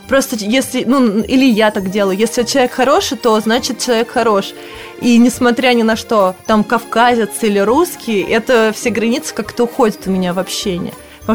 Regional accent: Moscow, Russia; я выросла уже в Москве больше половины своего времени

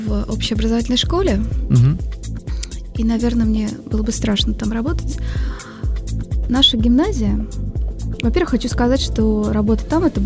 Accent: Bashkortostan, Russia; born there; Я родилась в республике Башкортостан.

